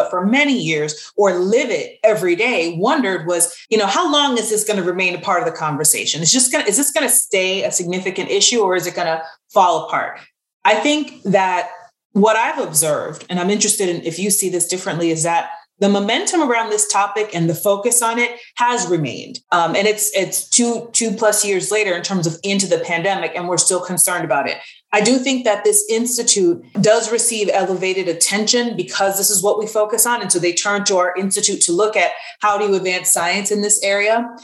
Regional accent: Miami, Florida, United States; Well, I am originally from South Florida, from Miami, Florida, and I attended undergrad at the University of Miami in Coral Gables, Florida.

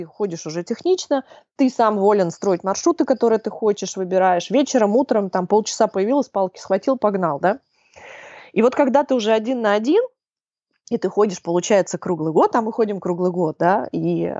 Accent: Moscow, Russia; Я городской житель, я выросла в Москве, родилась, выросла в Москве. Я прожила всю жизнь в квартирах

